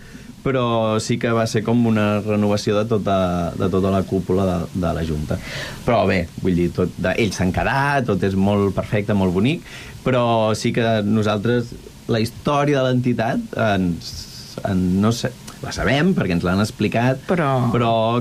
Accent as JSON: {"language": "Catalan", "town": "Sant Cugat del Vallès", "region": "Catalonia", "country": "Spain", "said": "ostres, tots som de Sant Cugat"}